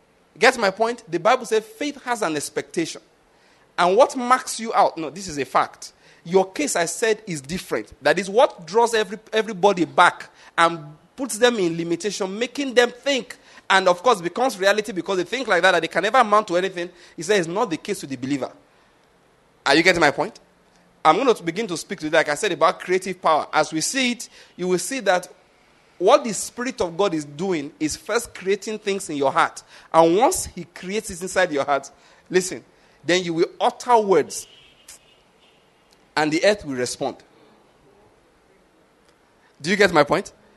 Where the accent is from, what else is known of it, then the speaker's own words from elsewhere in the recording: Ondo, Nigeria; I'm from Ondo State. All right? I'm not from Enugu at all. At all, at all, at all.